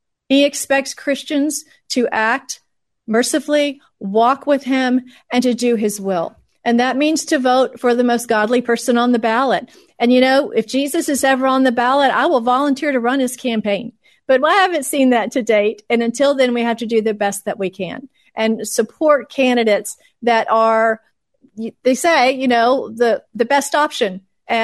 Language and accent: English; Texas, United States; And I mean, don't even ask me as a Texan about Mark Cuban and his offensive results